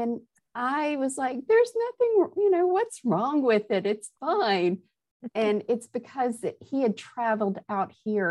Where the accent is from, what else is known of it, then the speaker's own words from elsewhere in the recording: Nashville, Tennessee, United States; Well, I was not born and raised here. And that has helped me just truly appreciate, the produce that we were talking about. I grew up, I grew up in Nashville, Tennessee.